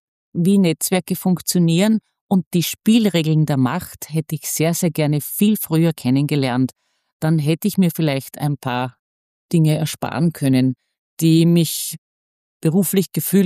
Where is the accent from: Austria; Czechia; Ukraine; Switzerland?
Austria; Wels, Upper Austria; Ich bin aufgewachsen am Rande einer Stadt, das ist Wels.